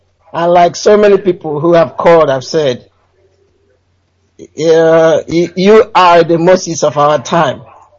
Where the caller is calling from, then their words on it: East of England, United Kingdom; I'm calling from Essex.